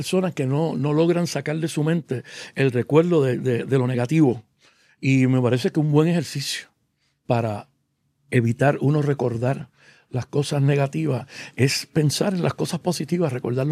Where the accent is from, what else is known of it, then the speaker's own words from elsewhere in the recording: Bayamón, Puerto Rico; Después me crié en Bayamón Gardens.